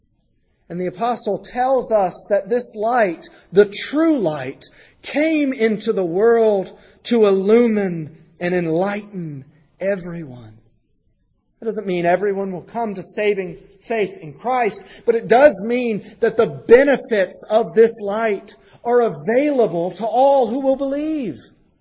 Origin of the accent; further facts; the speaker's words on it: the South, United States; Well, I'm an American. I'm a Southerner.